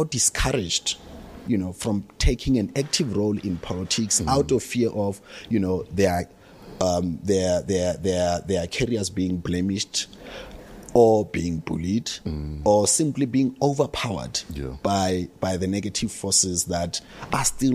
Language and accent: English; Soweto, Gauteng, South Africa; I was born in Shawela in Soweto, spent the first 6 years of my life there.